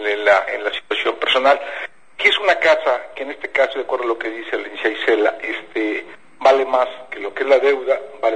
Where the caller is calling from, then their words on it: Guadalajara, Jalisco, Mexico; De Guadalajara.